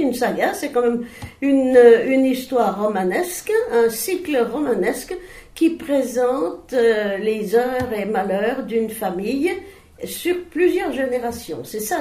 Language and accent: French; Mercurey, Bourgogne-Franche-Comté, France; born there; je suis née à Mercurel, oui. C'est-à-dire le cru le plus sensationnel de toute la côte chalonnaise.